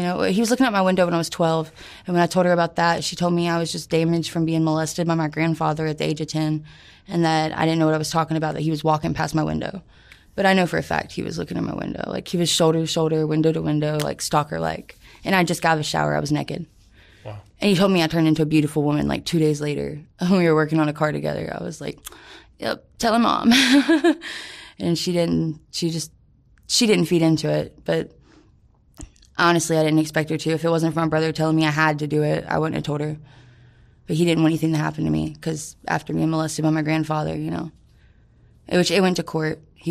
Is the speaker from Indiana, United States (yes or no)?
no; Birmingham, Alabama, United States; Birmingham.